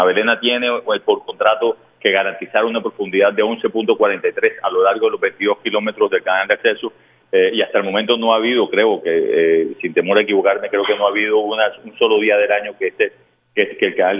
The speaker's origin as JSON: {"language": "Spanish", "town": "Barranquilla", "region": "Atlántico", "country": "Colombia", "said": "que realmente es inaceptable para nosotros como portuarios y como barranquilleros."}